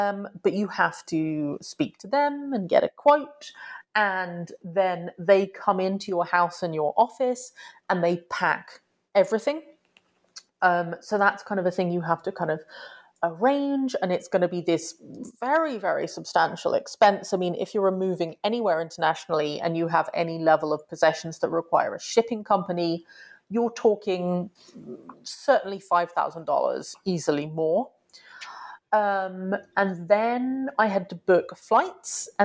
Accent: United Kingdom; So as a British person, I can come into the US for 3 months as long as I'm not working under a visa waiver thing.

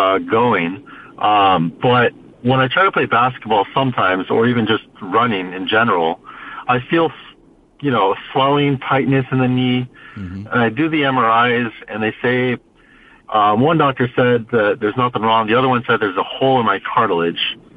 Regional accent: Las Vegas, Nevada, United States; Las Vegas.

